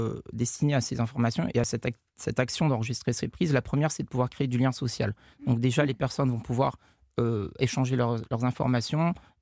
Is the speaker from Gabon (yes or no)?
yes; Gabon; J'ai grandi au Gabon, en Afrique. On était très proche de la nature, très proche de la mer.